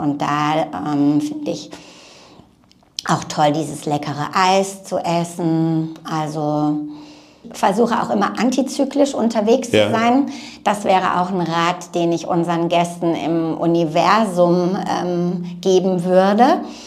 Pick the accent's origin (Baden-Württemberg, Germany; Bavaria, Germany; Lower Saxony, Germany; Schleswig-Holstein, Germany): Baden-Württemberg, Germany; Freiburg; also ich bin Badnerin, also ich komme aus Freiburg